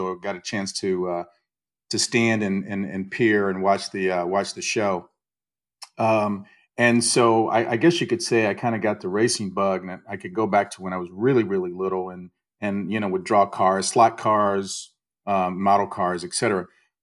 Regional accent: Indianapolis, Indiana, United States; I can go all the way back to my teen years, growing up in Indianapolis and in the shadow of the 500, actually living not that far, close enough where I could actually hear their engines roar.

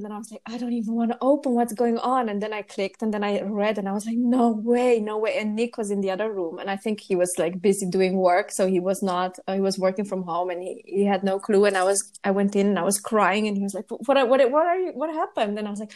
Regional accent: Romania; English is a second language; moved away as an adult; also born or lived in Scotland; I was born in Romania and lived there for 19 years, and then I decided to go to university in Scotland.

